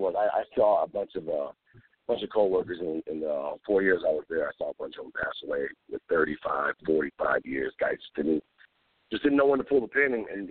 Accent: East Chicago, Indiana, United States; You know, I came from East Chicago, Indiana, and I ended up running the streets

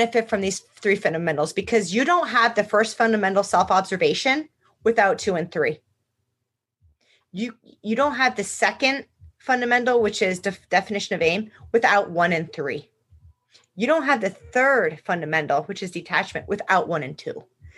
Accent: Pennsylvania, United States; He grew up on the other end of the state. He grew up in Western Pennsylvania. I grew up in Eastern Pennsylvania.

